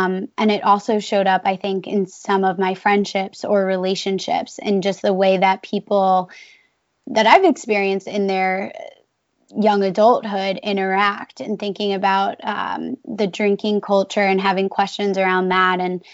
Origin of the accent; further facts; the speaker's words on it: Long Island, New York, United States; growing up on Long Island. And what I grew up with was really seeing all of my family and pretty much everybody that I knew working in a very traditional job.